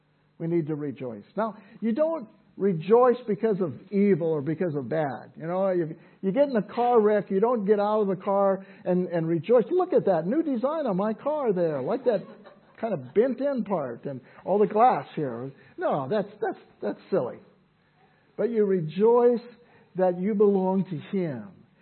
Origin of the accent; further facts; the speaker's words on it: Fresno, California, United States; I grew up in Fresno, California. It's a grapevine area. It's vineyard area all around there.